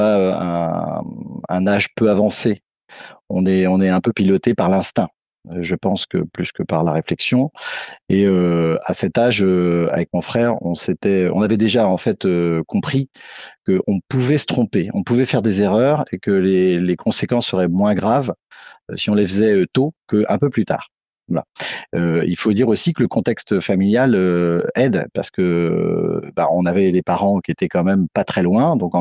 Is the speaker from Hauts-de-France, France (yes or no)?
yes; Compiègne, Hauts-de-France, France; born there; je suis né à Compiègne